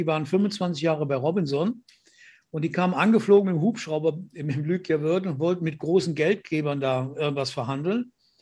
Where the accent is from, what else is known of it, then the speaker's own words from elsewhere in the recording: Andernach, Rhineland-Palatinate, Germany; moved away as an adult; Für mich war ja Andernach so schon meine Heimat und meine Welt. Und da dachte ich, du musst raus.